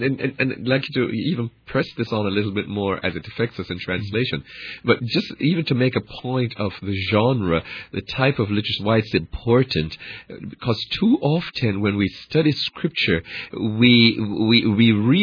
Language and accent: English; Jamaica; The person who knew I came from Jamaica, knew all the nuances of Jamaicanisms